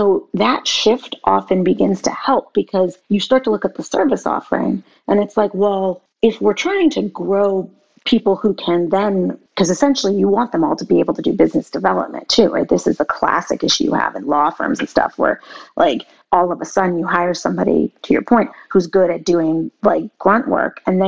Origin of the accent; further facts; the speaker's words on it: Boston, Massachusetts, United States; I'm from Boston, so Tom Brady and I have a complicated relationship